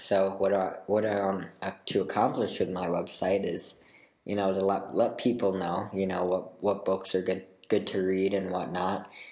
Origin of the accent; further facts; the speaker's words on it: Rochester, New York, United States; now in Utah, United States; I'm 16 and I'm from Rochester, New York. Currently I'm living in Utah 'cause I'm going to school here. But yeah, Rochester's where my home is.